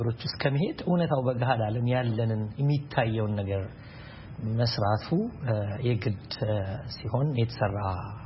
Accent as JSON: {"language": "Amharic", "region": "Addis Ababa", "country": "Ethiopia", "tie": "born or raised there", "said": "እንግዲህ ያው እኛ ተወልጄ ያደኩት በአዲስ አበባ በተለምዶ ፈረንሳይ ለጋሲዮን አካባቢ ባልቦታ ነው። በኑሮ አንስተኛ ከሚባሉ ቤተሰቦች ነው የተወለድኩት። የወታደር ልጅ ነኝ።"}